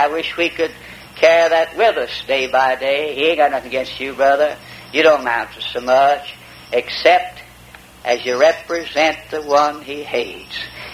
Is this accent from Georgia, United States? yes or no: no; Alabama, United States; I went to with my older brother one time to where I was kind of born and raised in Alabama. And I had been away from that about 40 years.